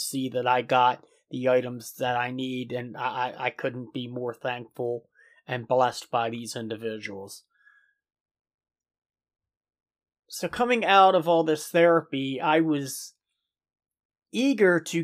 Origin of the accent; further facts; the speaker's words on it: Maryland, United States; I have headed a small, struggling ministry here in my home state of Maryland in the United States.